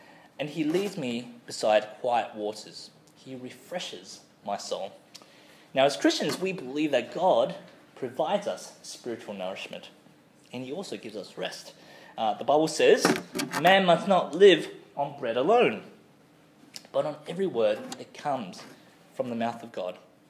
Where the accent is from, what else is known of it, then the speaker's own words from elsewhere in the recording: New Zealand; I'm actually from New Zealand. I actually grew up in New Zealand. My family moved there when I was 2 years old.